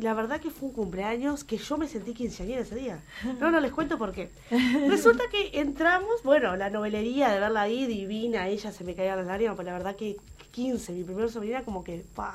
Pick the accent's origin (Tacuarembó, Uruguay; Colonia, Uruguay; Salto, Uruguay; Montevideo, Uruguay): Salto, Uruguay; porque somos de Salto, imagínate